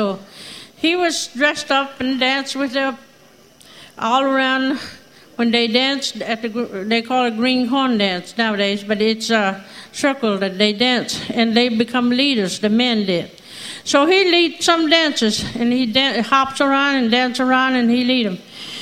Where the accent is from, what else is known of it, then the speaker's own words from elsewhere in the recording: Hollywood, Florida, United States; I'm from Hollywood, Florida, from the Seminole Tribe of Florida.